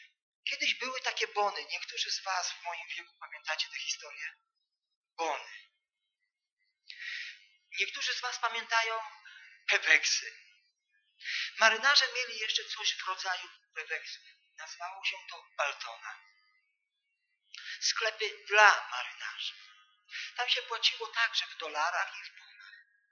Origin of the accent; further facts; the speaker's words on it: Wrocław, Lower Silesian Voivodeship, Poland; Pochodzę z Wrocławia.